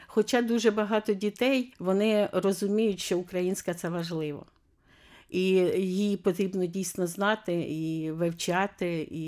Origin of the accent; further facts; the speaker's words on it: Sumy Oblast, Ukraine; moved away as an adult; now in Vilnius, Lithuania; Я приїхала з України у червні 22-го року. Сама я із Сумської області, це прикордоння із Росією.